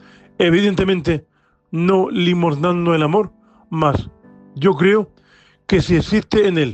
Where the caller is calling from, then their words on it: Murcia, Region of Murcia, Spain; de Murcia, vuestro amigo invidente cuponero.